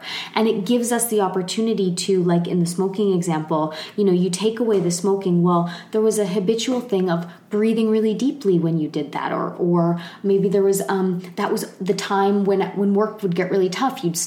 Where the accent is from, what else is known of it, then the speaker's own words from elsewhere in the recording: Canada; I grew up in Canada in a tiny, tiny place in a trailer park